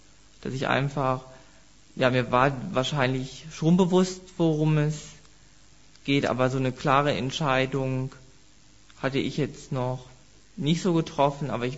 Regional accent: Einbeck, Lower Saxony, Germany; born there; Ich bin gebürtig aus Einbeck. Da bin ich in die Baptistengemeinde gekommen mit 4 Jahren.

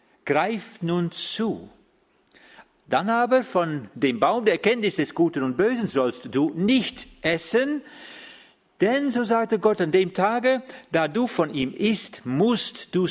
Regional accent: Netherlands; German is a second language; also ich bin Holländer.

